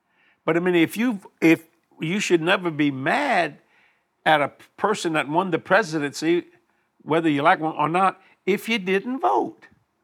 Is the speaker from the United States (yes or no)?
yes; the South, United States; I'm from the South.